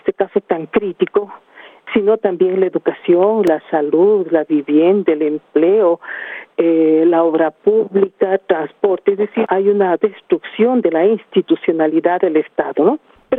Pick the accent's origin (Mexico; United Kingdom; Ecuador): Ecuador; es bien desconsolador como ecuatoriana ver que ya existen los visos de un narcoestado.